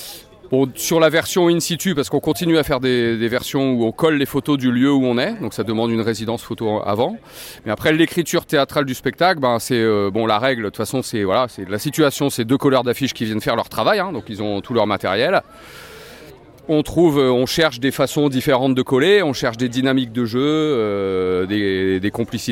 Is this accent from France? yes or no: yes; Brest, Brittany, France; En fait, nous, on vient de Brest.